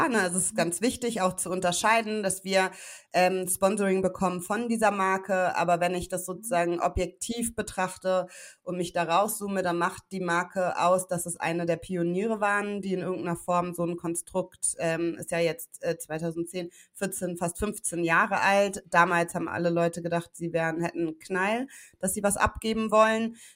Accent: Hamburg, Germany; ich komme aus Hamburg-Mümmelmannsberg, aus dem Hamburger Osten, einem sogenannten sozialen Brennpunkt.

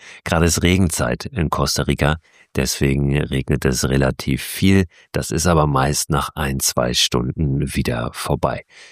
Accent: Germany; Auf der anderen Seite gibt es aber auch viele Produkte, die hier sehr, sehr viel günstiger sind als bei uns in Deutschland.

